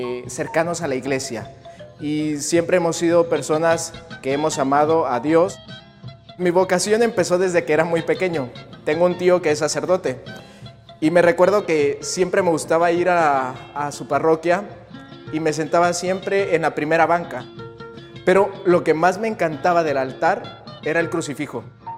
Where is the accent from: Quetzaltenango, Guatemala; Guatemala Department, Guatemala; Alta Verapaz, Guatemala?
Guatemala Department, Guatemala; Guatemala City; Soy de Guatemala, originario de Ciudad de Guatemala, pero mi diócesis es la diócesis Nuestra Señora Inmaculada Concepción de Escuintla. Somos 7 en mi familia. Todos son muy católicos